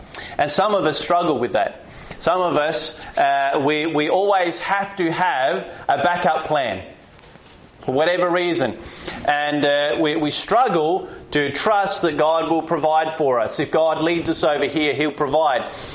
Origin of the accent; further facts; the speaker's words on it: Australia; born there; At least I get to claim I was born in Australia, even if I'm not from Perth, okay? At least I was born here